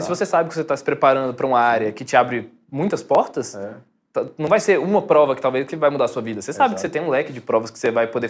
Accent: Brasília, Federal District, Brazil; also born or lived in Rio de Janeiro; Eu estava morando no Rio, voltei para Brasília, para casa dos meus pais, eu sou de Brasília

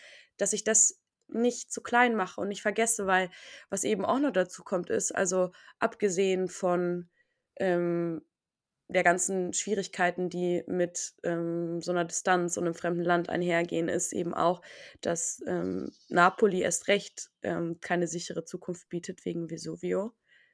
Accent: Germany; Deutschland! Deutschland ist meine Heimat.

